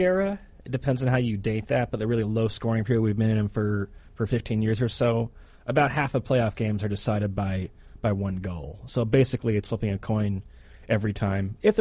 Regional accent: Michigan, United States; So part of it is growing up in Michigan, which is where I guess we call ourselves like the 11th province.

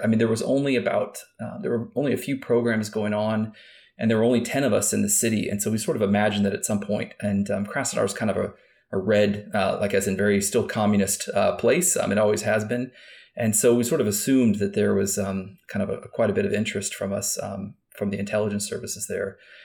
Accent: Kansas, United States; And I grew up in Kansas.

